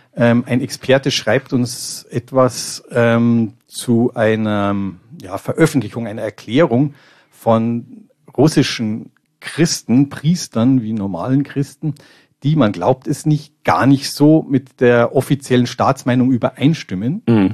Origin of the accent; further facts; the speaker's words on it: Munich, Bavaria, Germany; Ich komme ja aus München und nicht aus dem Rheinland oder aus sonstiger Karnevalshochburg.